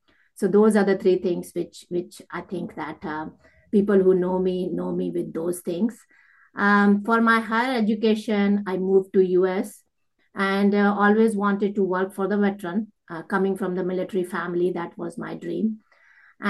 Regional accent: India; I grew up in India in a military family.

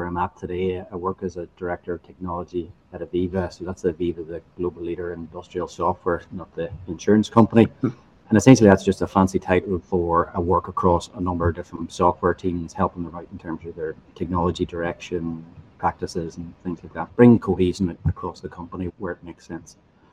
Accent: Derry, Northern Ireland, United Kingdom; Eventually came back to Derry then, to my hometown, to bring up the family.

